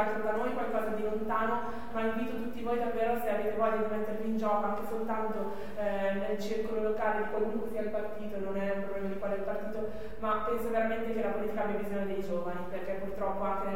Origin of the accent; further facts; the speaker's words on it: Lombardy, Italy; now in Lecco, Italy; Io sono cresciuta in realtà in Brianza, adesso abito a Lecco soltanto da qualche anno, però sono cresciuta in Brianza